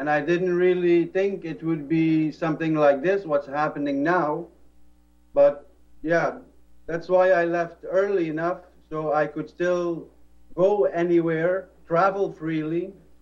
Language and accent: English; Belgium; now in Philippines; I'm not from the Philippines. I'm from Belgium, but I live in the Philippines.